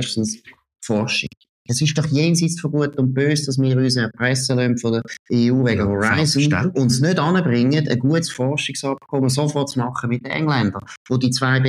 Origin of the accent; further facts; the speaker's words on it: Switzerland; dass sind wir Schweizer natürlich anfangen.